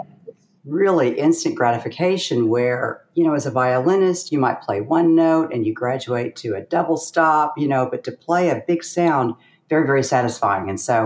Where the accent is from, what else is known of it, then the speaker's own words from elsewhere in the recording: Kentucky, United States; I grew up in Kentucky, which is Western Kentucky along the Ohio River.